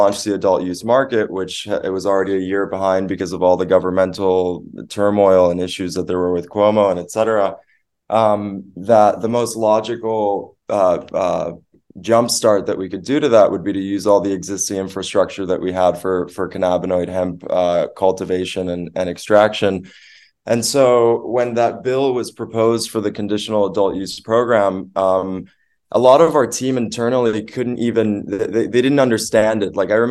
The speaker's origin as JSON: {"language": "English", "country": "Venezuela", "said": "so my family, you know, for a few generations now in South America, I'm originally from Venezuela"}